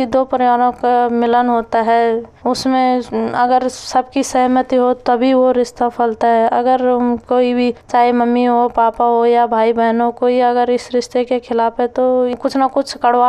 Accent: Sila Talla, Uttarakhand, India; now in New Delhi, India; मैं उत्तराखंड जिला पौड़ी गढ़वाल ब्लॉक नैनडांडा ग्राम सिला तल्ला की रहने वाली हूँ। मैं इस समय नई दिल्ली ईस्ट विनोद नगर में मकान नंबर 416 में अपने परिवार के साथ रह रही हूँ।

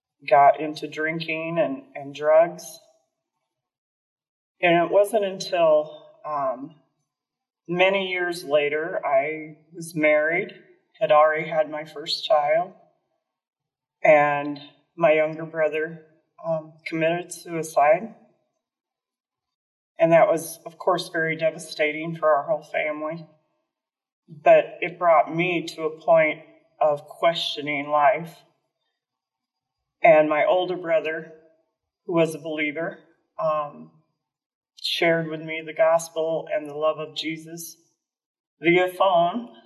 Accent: Iowa, United States; I grew up in Iowa on a farm just north of Montour. I was the one of 8 kids.

